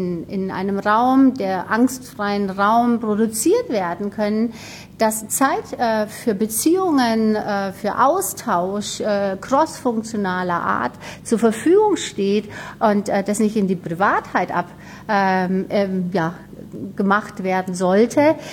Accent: Hamburg, Germany; ich komme aus Hamburg heute

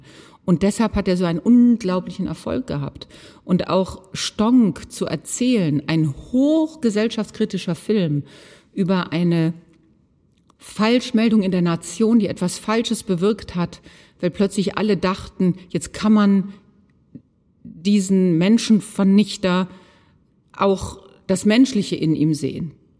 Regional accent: Solingen, North Rhine-Westphalia, Germany; in Solingen, meiner Heimatstadt. Ich bin ja strengstens katholisch aufgewachsen.

